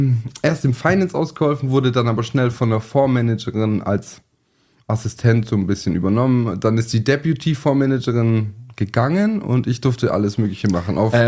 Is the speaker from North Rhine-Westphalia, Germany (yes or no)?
no; Sindelfingen, Baden-Württemberg, Germany; born there; Geboren in Sindelfingen, von der Hauptschule alle Schulen nachgeholt, immer nebenher gearbeitet.